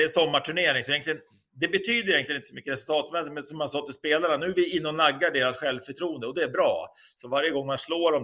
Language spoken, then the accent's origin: Swedish; Sweden; Och som svensk, vi behöver ha så mycket bra beteenden, alltså isbeteenden.